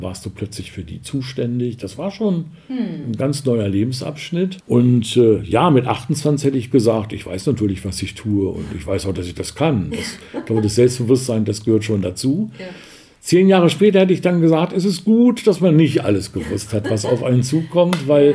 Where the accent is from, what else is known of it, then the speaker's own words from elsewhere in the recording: Duderstadt, Lower Saxony, Germany; Ich bin 65, von der Volksschule meiner Heimatstadt, das ist Duderstadt im Eichsfeld, musste ich nach Hannover, um die Blindenschule besuchen zu können.